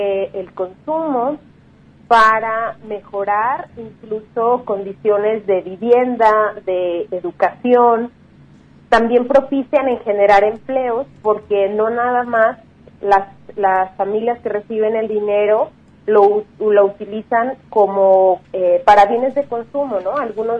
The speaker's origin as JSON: {"language": "Spanish", "town": "Jutla", "region": "Jalisco", "country": "Mexico", "tie": "born or raised there", "said": "orgullosamente puedo mencionar mi pueblo de Jutla, el número 19"}